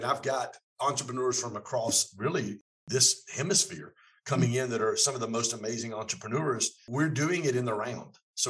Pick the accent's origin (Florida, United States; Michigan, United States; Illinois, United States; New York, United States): Michigan, United States; Detroit; accent: mix of Detroit and Atlanta; also born or lived in Atlanta, Georgia; I have a mixture between Detroit, Michigan, where I grew up, and Atlanta, Georgia. Yeah. So I'm not sure if it's a northern accent or a country accent. Yeah. Probably more country because I spent about the last 30 some odd years in the South in Atlanta.